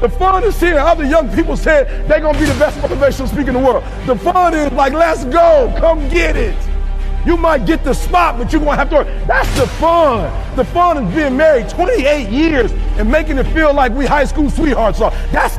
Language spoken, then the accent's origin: English; Michigan, United States; I'm right from where you from. Right around the corner, I'm from Michigan.